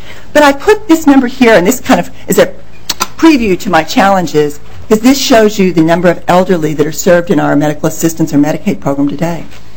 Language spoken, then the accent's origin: English; the South, United States; I'm from the South. Usually people think I speak too slowly.